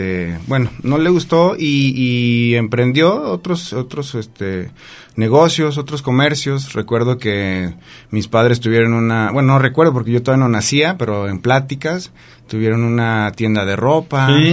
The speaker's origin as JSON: {"language": "Spanish", "town": "Colotlán", "region": "Jalisco", "country": "Mexico", "tie": "born or raised there", "said": "Pues soy nacido aquí en Colotlán, Jalisco."}